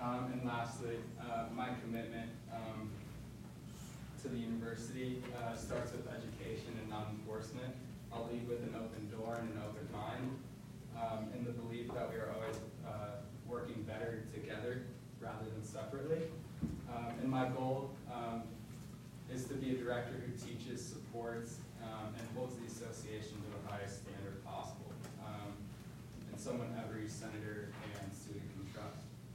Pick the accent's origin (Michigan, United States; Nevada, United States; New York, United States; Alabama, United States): Nevada, United States; Las Vegas; Like I said, born and raised in Vegas